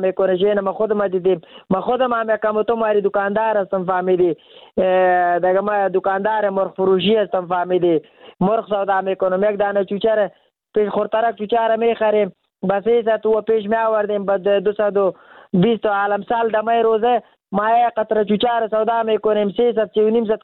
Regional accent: Afghanistan; چیست که تولید وطن خودم از افغانه خودم

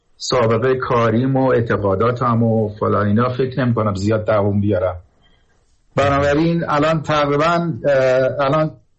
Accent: Iran; moved away; دیگه از ایرانم که اومدم بیرون

